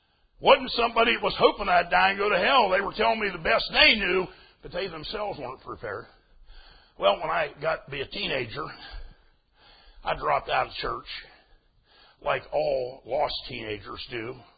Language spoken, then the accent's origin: English; Pennsylvania, United States; You know, I grew up in Pennsylvania, and as a boy, I was going to a Brethren church.